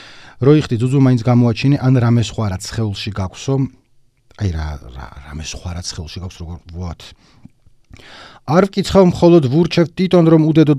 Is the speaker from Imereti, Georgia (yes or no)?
yes; Baghdati, Imereti, Georgia; ჩემი იდენტობა არის რომ ბაღდადიდან ვარ წარმოშობილი, ჩემთვის ქუთაისი ქალაქია და ბაღდადის ქალაქი ამ არის უფრო პატარა რაიონული ცენტრი